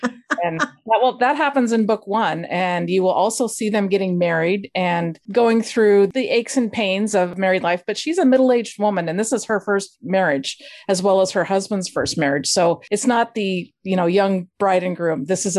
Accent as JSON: {"language": "English", "region": "Midwest", "country": "United States", "said": "I moved myself from the Midwest to the coast, and I was thinking about how it was such a struggle for me to fit in with people."}